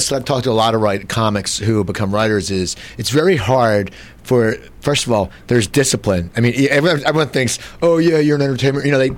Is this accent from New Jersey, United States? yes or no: yes; Cherry Hill, New Jersey, United States; You know, I perform my hometown, Cherry Hill, New Jersey.